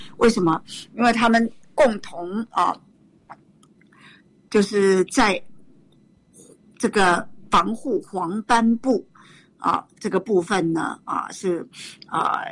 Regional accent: Taiwan; 我们在台湾，我们台湾人呢

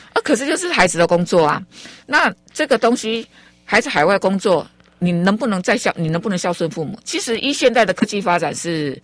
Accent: Chiayi, Chiayi City, Taiwan; 尤其是我来自于嘉义市哈，嘉义市。

